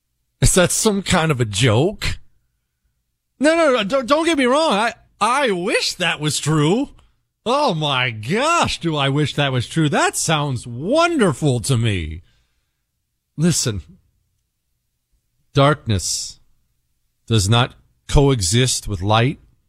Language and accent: English; United States; it's a foreign name and I'm an American and I don't know how to say anything foreign.